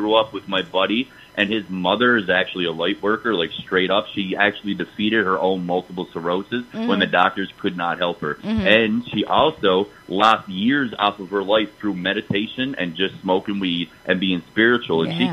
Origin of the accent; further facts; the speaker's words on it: Atlantic Canada, Canada; especially being from the east coast of Canada, like Newfoundland, Nova Scotia type of area, it's so thick in the accent